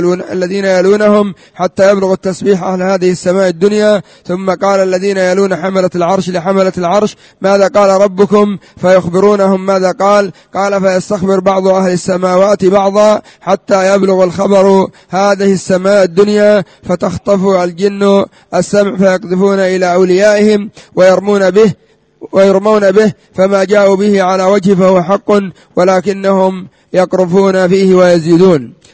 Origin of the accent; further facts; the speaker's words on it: Yemen; وإلى الآن ربما يسموه عندنا في اليمن المبشع أو نحو ذلك